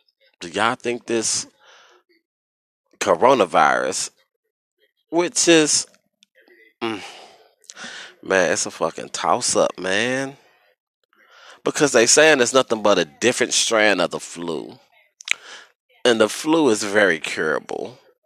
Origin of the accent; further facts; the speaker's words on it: Midwest, United States; You know, even though I'm a Midwest nigga, I'm from the Midwest.